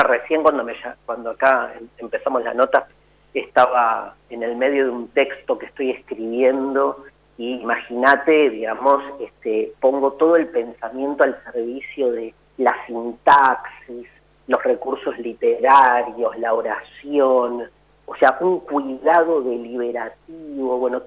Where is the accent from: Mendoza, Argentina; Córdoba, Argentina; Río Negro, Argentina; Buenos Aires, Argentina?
Buenos Aires, Argentina; yo soy un porteño que se enamoró de Estudiantes con el campeonato de 1982. Yo en ese momento era hincha de Atlanta.